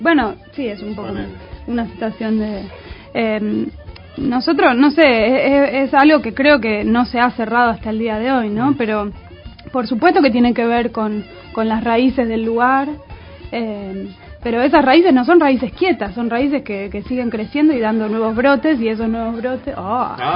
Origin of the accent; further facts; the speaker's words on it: Argentina; yo me siento argentina, me siento latinoamericana, pero sin embargo, si hago una investigación, no tengo nada, no tengo raíces de gente originaria de este